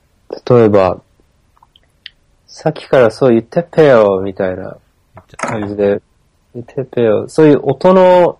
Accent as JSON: {"language": "Japanese", "region": "Fukushima", "country": "Japan", "said": "福島の、なんだか、僕はそんなに方言っていう方言が入っていないんですけど"}